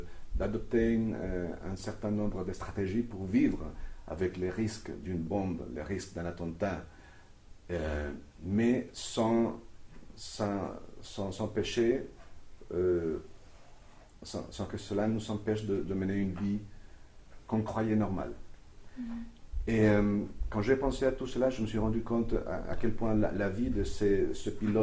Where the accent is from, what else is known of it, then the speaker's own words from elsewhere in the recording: Colombia; moved away; Peut-être parce que j'ai quitté la Colombie, entre autres raisons, à cause de la violence, du terrorisme.